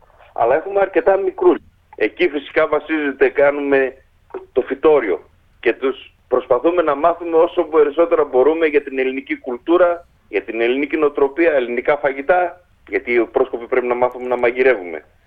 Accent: Greece; Εμείς σαν Έλληνες προσκόποι προσπαθούμε να κρατήσουμε ορισμένα ήθη και έθιμα ελληνικά.

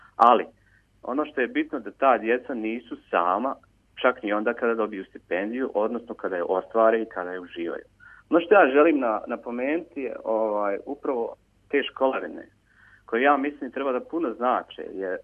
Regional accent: Sarajevo, Federation of Bosnia and Herzegovina, Bosnia & Herzegovina; now in Brisbane, Australia; moje putovanje u Australiji je počelo 2005. godine kad sam došao iz Sarajeva.

